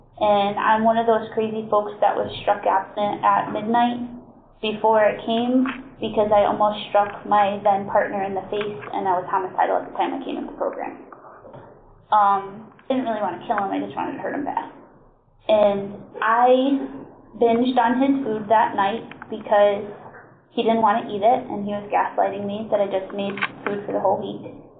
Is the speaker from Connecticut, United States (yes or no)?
yes; Connecticut, United States; Hi everybody … I'm from Connecticut.